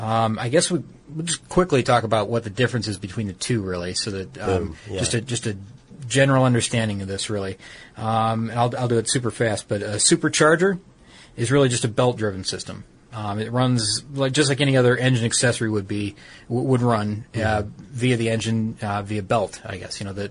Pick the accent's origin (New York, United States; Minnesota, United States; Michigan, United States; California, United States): Michigan, United States; Detroit; I'm from Detroit. I mean, from the Detroit area.